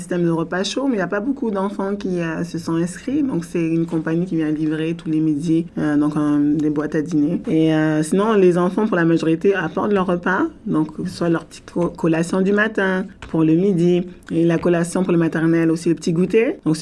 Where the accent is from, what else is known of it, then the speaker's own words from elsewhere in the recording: France; born there; Moi aussi, je suis née en France et j'ai connu ces cantines-là.